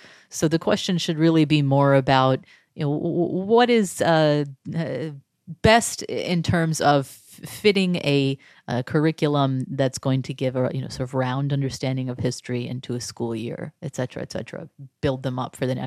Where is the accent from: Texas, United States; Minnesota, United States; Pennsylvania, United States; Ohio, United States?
Texas, United States; So I grew up in North Texas. My parents are Republicans. They're very much like other people in Tarrant County where we grew up.